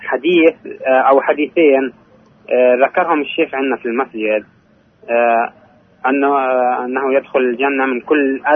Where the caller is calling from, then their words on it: Hebron, Hebron Governorate, Palestine; من الخليل.